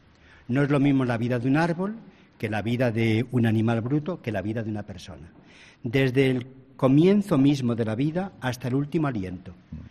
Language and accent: Spanish; Ávila, Castile and León, Spain; Yo soy de Ávila, como ustedes saben.